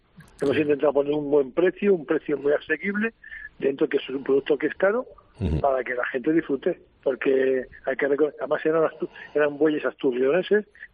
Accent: Community of Madrid, Spain; Yo, como muy madrileño que soy

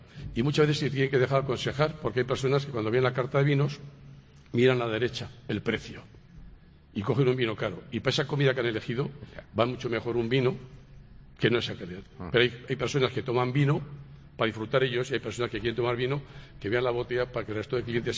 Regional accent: La Rioja, Spain; bien porque soy amante de los vinos, bien porque soy riojano

